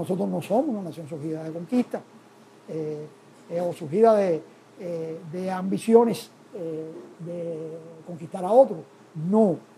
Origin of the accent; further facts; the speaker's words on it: Cuba; ¿qué cosa somos los cubanos?